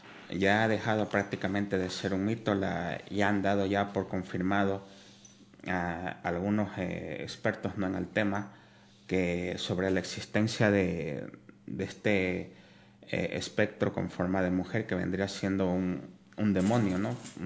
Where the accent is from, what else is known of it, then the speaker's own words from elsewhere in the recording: Ecuador; sobre una cabaña que hay en un bosque de Quito, ¿no? En mi país